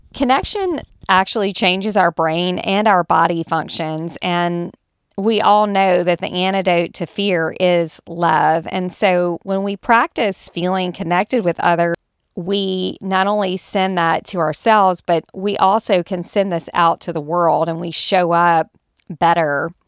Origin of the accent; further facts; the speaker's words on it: the South, United States; I know I'm from the South and I think we may hug a little bit more around here.